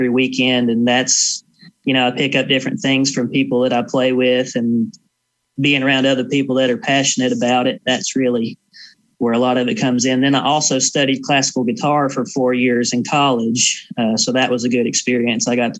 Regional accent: Georgia, United States; So I grew up in Northeast Georgia, and if you've ever visited here before, you'll know that there's not a whole lot going on in this part of the world.

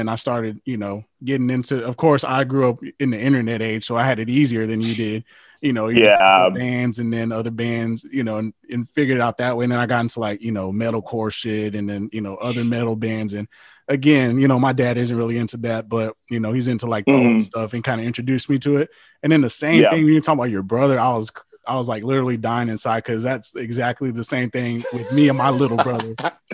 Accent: Killeen, Texas, United States; being Black, you know, I know I got friends, you know, that I would bond with and because I grew up in Killeen

